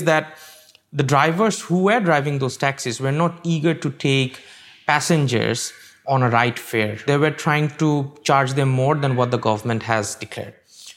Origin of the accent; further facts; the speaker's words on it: Bangladesh; I'm from Bangladesh.